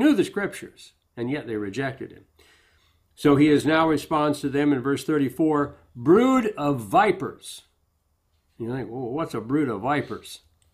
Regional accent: South Dakota, United States; Where I grew up in South Dakota, we had lots of rattlesnakes, had to keep an eye out for them.

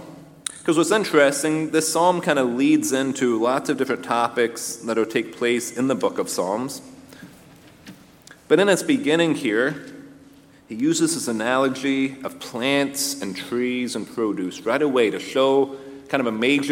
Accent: Ohio, United States; You know, I grew up in Ohio, so I know oak trees.

